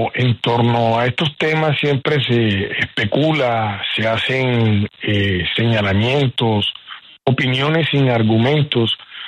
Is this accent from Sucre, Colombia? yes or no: yes; Sincelejo, Sucre, Colombia; now in Barranquilla, Colombia; procedente de mi ciudad de origen, que es la ciudad de Sincelejo, en el departamento de Sucre, y llegué a Barranquilla a estudiar mi universidad